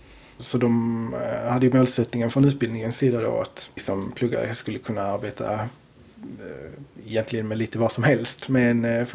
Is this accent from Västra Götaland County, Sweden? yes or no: no; Torekov, Skåne, Sweden; now in Landskrona, Sweden